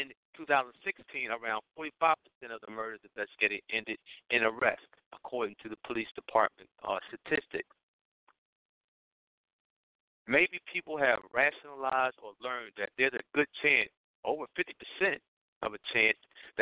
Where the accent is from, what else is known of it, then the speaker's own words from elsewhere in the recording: Philadelphia, Pennsylvania, United States; I'm from Philadelphia, so I'm starting with home.